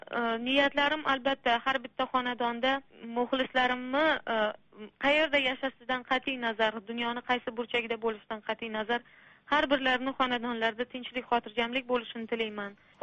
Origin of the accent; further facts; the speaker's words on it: Samarkand, Samarqand Region, Uzbekistan; Eroniy, onam tojiklar. Va Samarqandda hamma Eronilar turadigan mahallada yashaganmiz. O'sha mahallada tug'ilib o'sganman.